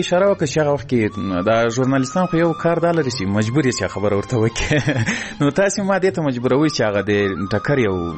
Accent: Ghazni, Afghanistan; ځکه زه له غزنی څخه یو دوه درې کسان وو

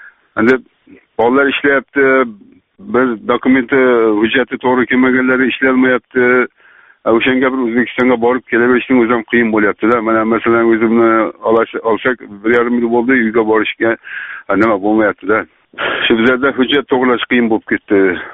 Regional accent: Yangibazar, Khorezm Region, Uzbekistan; now in Russia; Xorazmdanman. Xorazmda Yangi bozordanman. Yangi bozorda, kolxozda. Hamza kolxozda.

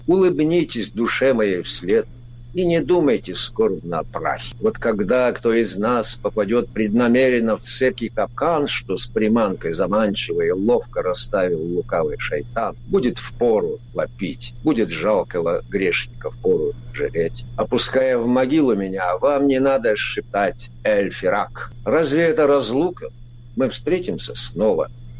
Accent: North Caucasus, Russia; У нас на родине, на Северном Кавказе, конечно же, все знают шейхи Джамалуддина Гумуки

